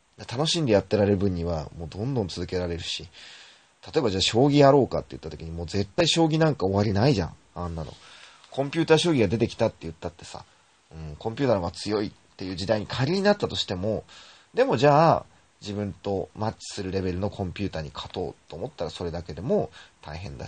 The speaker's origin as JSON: {"language": "Japanese", "town": "Kashiwa", "region": "Chiba", "country": "Japan", "tie": "born or raised there", "said": "僕も柏のこと、クソ田舎町みたいなこと言っちゃうけど、でもね、駅前にデパートが3つもあるのは柏だけって思ってますから。"}